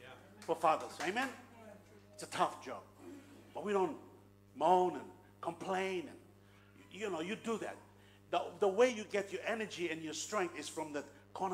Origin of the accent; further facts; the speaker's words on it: Bougainville, Papua New Guinea; And it's you know, Bougainville, we're the darkest of Papua New Guinea.